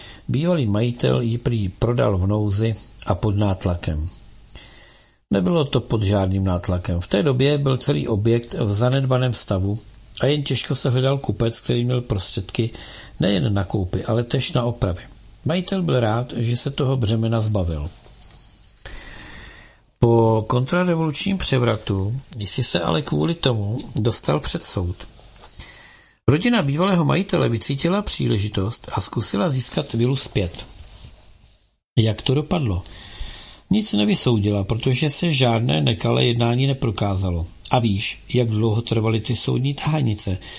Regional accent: Zlín, Zlín Region, Czechia; now in Prague, Czechia; Když jsem přišel ze Zlína do Prahy s rodinou, obývali jsme normální nájemní byt

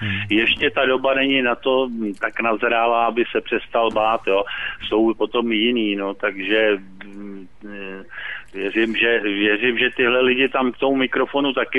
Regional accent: Prague, Czechia; Já jsem z Prahy, takže znám to ze svého okolí.

